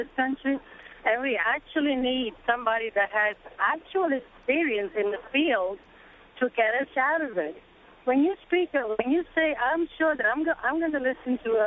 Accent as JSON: {"language": "English", "country": "Italy", "moved": "yes", "lives_now": "United States", "said": "Ever since I came from Italy, I've been a Democrat. I registered a Democrat. I went to college here."}